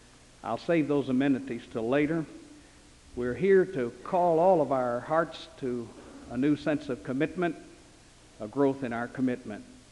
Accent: Jeffersontown, Kentucky, United States; When I was a boy growing up in Jeffersontown, Kentucky, there was an abandoned home on the edge of town.

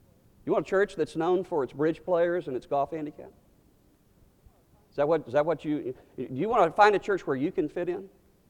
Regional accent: Miami, Florida, United States; I grew up in Miami, Florida.

